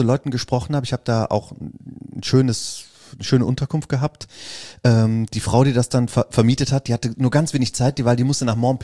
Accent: Aachen, North Rhine-Westphalia, Germany; wenn mich dann Franzosen angesprochen haben, wo ich herkomme, die haben ja schon gemerkt, dass ich aus Deutschland komme, aber ich habe dann, wenn die gefragt haben, aus welcher Stadt kommst du, habe ich dann geantwortet, Aix-la-Chapelle.

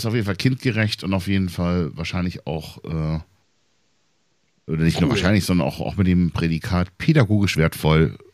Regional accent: Bremen, Germany; also ich kann jetzt ja immer wieder nur auf meine Heimatstadt Bremen beziehen

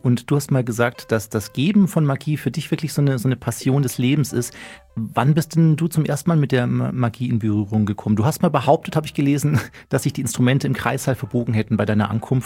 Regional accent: Bavaria, Germany; Ich komme aus dem Chiemgau vom Chiemsee. Wir sind genauso aufgewachsen.

